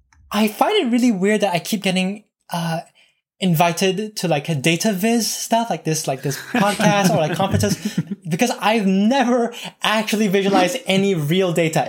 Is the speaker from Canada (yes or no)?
yes; Canada; Justin Trudeau of Canada, where I'm originally from Canada